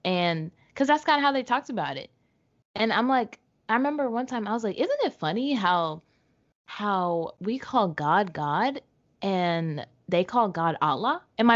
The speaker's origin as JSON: {"language": "English", "region": "Southern United States", "country": "United States", "said": "I guess I kind of had the same type of experience where we're from the South."}